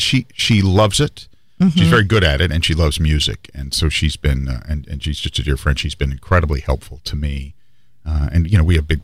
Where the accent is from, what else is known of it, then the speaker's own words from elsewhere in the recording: Chapel Hill, North Carolina, United States; The song I'd love for you to play is … which I mentioned … my hometown. I grew up on Redbud Road, so I wrote a song about that.